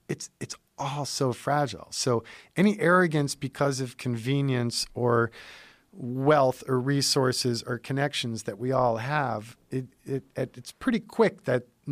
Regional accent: New York City, New York, United States; I grew up in New York City in the 70s and it was a fucking zoo.

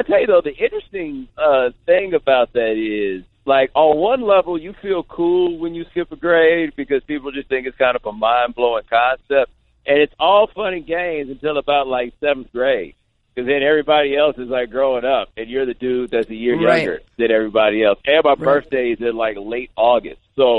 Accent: Houston, Texas, United States; But, yeah, I grew up in Houston. I went to school in a town called Waller, about 20 miles outside of Houston. We lived in a suburban neighborhood right outside of Houston.

